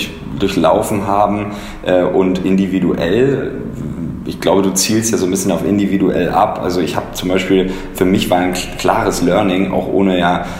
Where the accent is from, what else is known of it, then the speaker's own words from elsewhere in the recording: Hamburg, Germany; Ich komme ursprünglich aus Hamburg